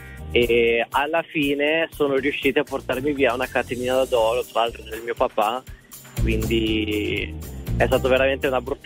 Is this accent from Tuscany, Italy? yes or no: no; Milan, Lombardy, Italy; Sono di Milano.